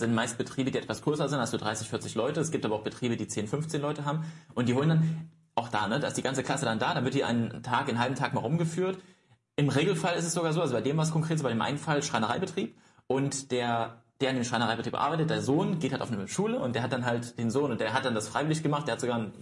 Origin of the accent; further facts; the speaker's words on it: East Germany, Germany; ich komme aus dem Osten, klingt jetzt ein bisschen blöd, ich bin 94er Jahrgang